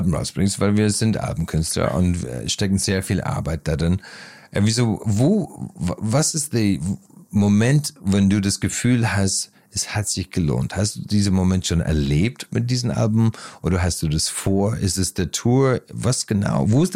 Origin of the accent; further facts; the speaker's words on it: Ireland; German is a second language; Ich habe das in meiner Jugend in Irland in kleine Dörfer in einer Kneipe